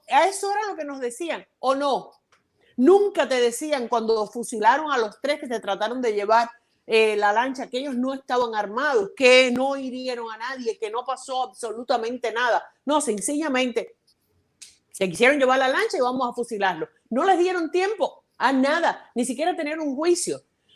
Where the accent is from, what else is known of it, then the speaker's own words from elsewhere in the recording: Cuba; ni tiene nada para considerar o para determinar que yo soy una ex cubana.